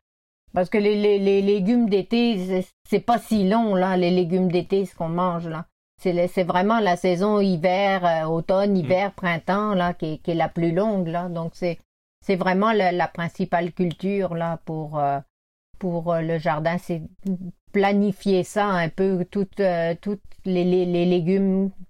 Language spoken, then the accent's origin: French; Centre-Val de Loire, France; now in Canada; Du Loiret.